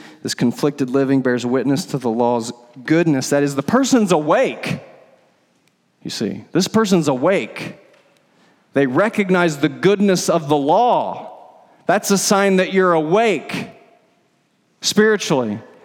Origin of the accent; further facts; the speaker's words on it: Dallas, Texas, United States; You know, I'm new from Dallas, right?